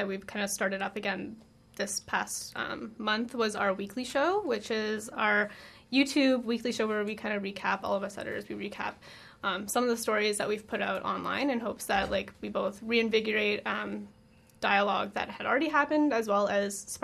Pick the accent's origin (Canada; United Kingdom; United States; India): Canada; Calgary, Alberta; I'm from Calgary